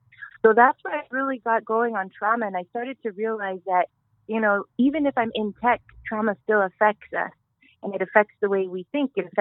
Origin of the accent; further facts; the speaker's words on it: Wyoming, United States; So I grew up in Wyoming, which is a pretty small state, nonetheless, in the United States, and it's kind of a frontier state.